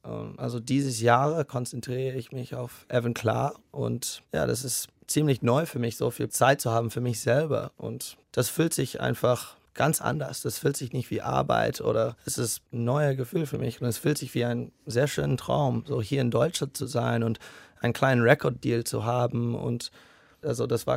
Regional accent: Singapore; Ich bin in Singapur aufgewachsen.

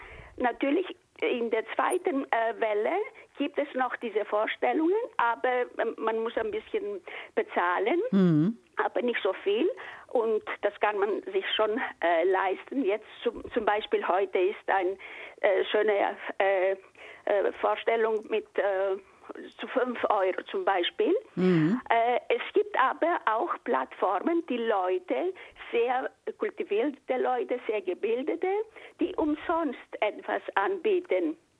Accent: Greece; now in Germany; Ich bin Griechin und lebe in Deutschland.

